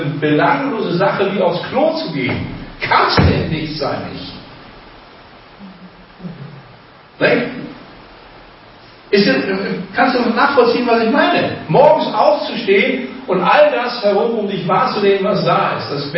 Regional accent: West Germany, Germany; Ich bin ja nicht in der DDR aufgewachsen, sondern in Westdeutschland.

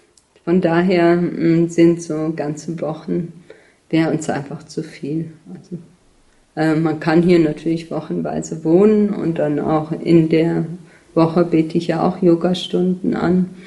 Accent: Germany; die Teile, die ich von meiner deutschen Erziehung und meinem deutschen Aufwachsen hatte

